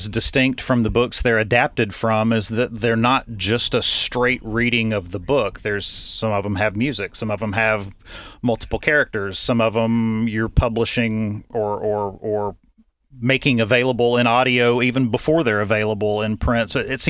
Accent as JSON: {"language": "English", "region": "Tennessee", "country": "United States", "tie": "born or raised there", "said": "Well, we spoke briefly before the interview that you grew up in Virginia and I grew up in Tennessee."}